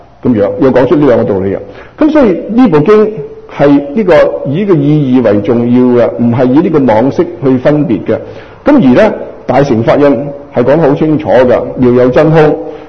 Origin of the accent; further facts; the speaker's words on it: China; 但係雖然有呢個圓覺經以及楞嚴經傳到我哋中國，理論上係我哋中國人嘅福報